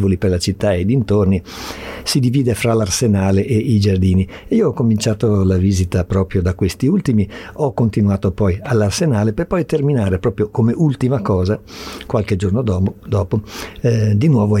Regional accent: Rio de Janeiro, Brazil; un'amica d'infanzia, della mia infanzia a Rio de Janeiro, artista anche lei

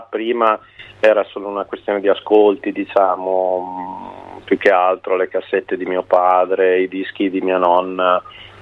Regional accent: Emilia-Romagna, Italy; nel paese dove sono cresciuto, nella provincia di Bologna.

